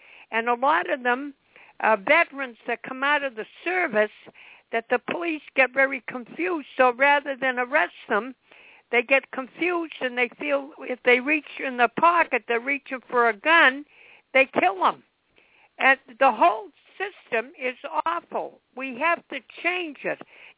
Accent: United States; I am an American. I would do anything for the United States of America.

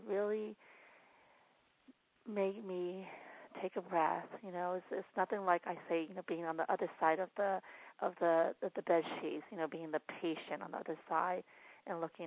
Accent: Myanmar; now in United States; and I wasn't born here in the States. I grew up in Burma, or Myanmar, as it's called now.

